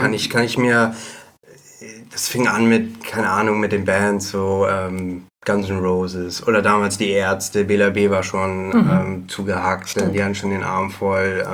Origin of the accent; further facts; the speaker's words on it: Bad Segeberg, Schleswig-Holstein, Germany; In Bad Segeberg damals noch, das ist meine Heimatstadt.